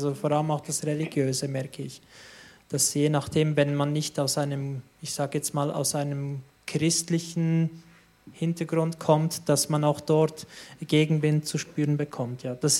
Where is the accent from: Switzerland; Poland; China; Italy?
Switzerland; Interlaken, Bern; ich bin im Raum Interlaken aufgewachsen, zunächst einmal. Da bin ich aufgewachsen